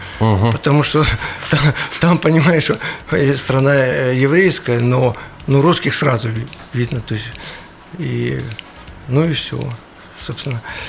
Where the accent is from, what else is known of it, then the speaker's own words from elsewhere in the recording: Kharkiv, Kharkiv Oblast, Ukraine; я родом из Харькова, это вот все мои предки, это была Малороссия.